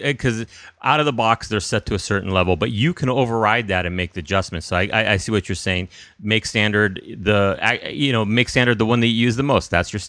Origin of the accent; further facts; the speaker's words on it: California, United States; I know. We're from California.